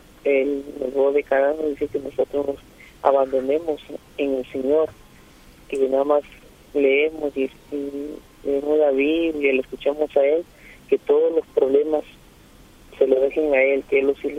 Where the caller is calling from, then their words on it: Tumbes, Peru; Desde Tumbes.